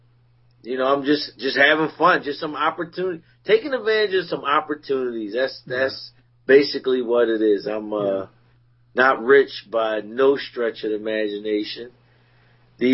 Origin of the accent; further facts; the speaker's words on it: Philadelphia, Pennsylvania, United States; I'm like, I'm from Philly.